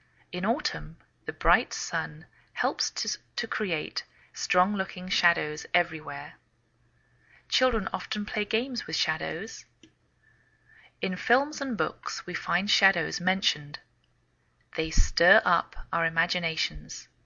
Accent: England, United Kingdom; now in United States

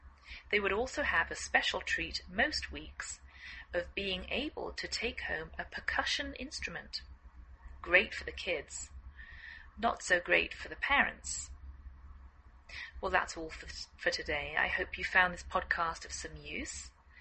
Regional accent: England, United Kingdom; now in United States

